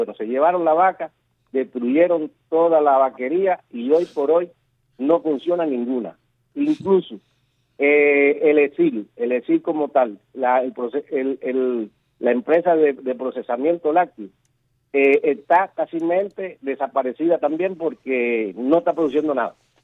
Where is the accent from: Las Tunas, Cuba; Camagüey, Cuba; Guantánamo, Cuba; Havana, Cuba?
Guantánamo, Cuba; Baracoa; ¿Qué pasa en Guantánamo? ¿Qué pasa en mi pueblo en Baracoa? ¿Qué pasa en Moa? ¿Qué pasa en el oriente cubano?